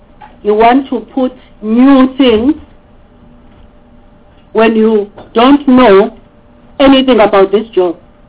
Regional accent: KwaZulu-Natal, South Africa; I come from KwaZulu-Natal.

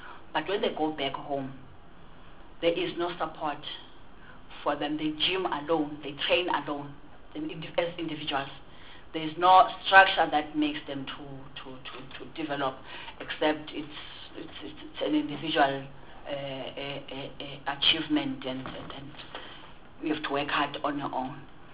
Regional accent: Soweto, Gauteng, South Africa; I'm coming from Zocha Zem, where I grew up in Soweto

